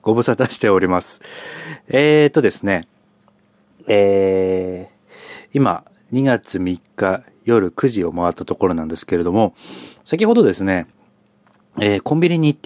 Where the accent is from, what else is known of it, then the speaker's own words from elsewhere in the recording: Hokkaido, Japan; 僕は北海道で育ったので、恵方巻きを食べたりするという、こう、習慣はなかったんですけれども